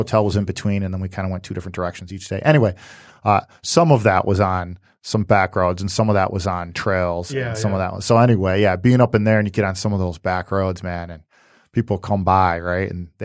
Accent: Utica, Michigan, United States; I mean, I'm from Utica. My parents live in Shelby Township.

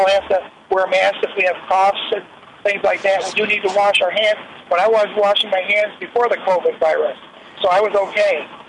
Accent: Detroit, Michigan, United States; I say, listen here, I'm from Detroit.

